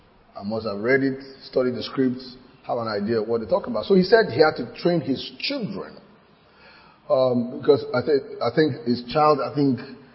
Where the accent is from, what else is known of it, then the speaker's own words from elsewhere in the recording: Nigeria; You know, because I'm a Nigerian.